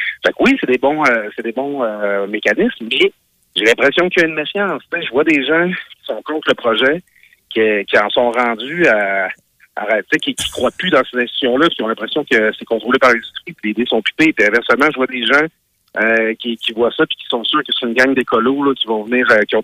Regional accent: Alma, Quebec, Canada; Moi, j'ai grandi quand j'étudiais à Alma

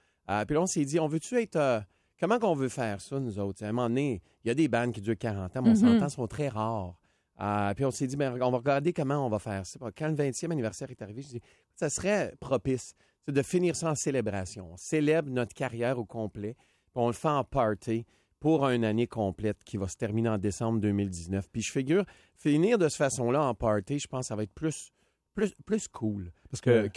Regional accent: Ontario, Canada; moi, j'ai grandi là-bas toute ma vie. Je suis né là, mes parents sont nés là. Puis on avait un certain petit luxe d'être capable de parler en français.

